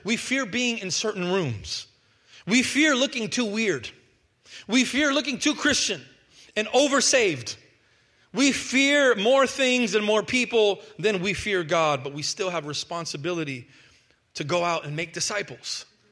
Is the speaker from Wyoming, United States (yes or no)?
no; The Woodlands, Texas, United States; I grew up near the Woodlands.